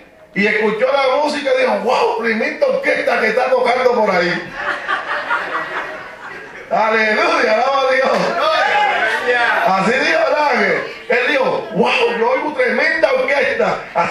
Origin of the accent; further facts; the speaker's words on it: Puerto Rico; Pero son más machistas que nosotros, los puertorriqueños.